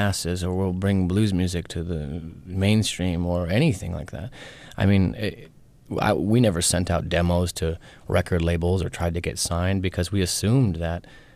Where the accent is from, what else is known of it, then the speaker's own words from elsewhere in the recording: Detroit, Michigan, United States; I've sort of transferred it to my hometown, and I used it to talk about myself. I just changed to his location from Atlanta to Detroit.